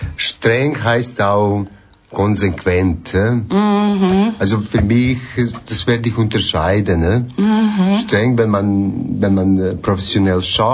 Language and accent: German; Serbia; moved away as an adult; now in Switzerland; ich komme ursprünglich aus Serbien, bin 1968 geboren in Serbien, bin dort aufgewachsen, mit 18 bin ich in die Schweiz gekommen. Das war 1986.